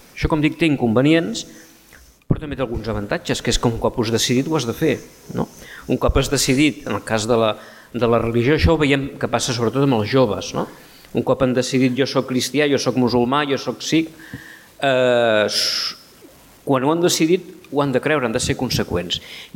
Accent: Mataró, Catalonia, Spain; Jo soc de Mataró, tinc aquesta desgràcia, però tinc l'avantatge de viure en una comarca tan, tan interessant i tan estimada com el Maresme, no?

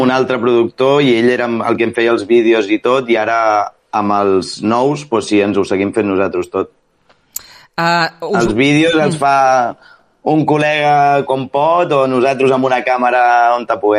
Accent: Catalonia, Spain; Nosaltres sempre que anem a Barcelona o anem por ahí, som del Maresme i ni t'oblides del poble que ets.

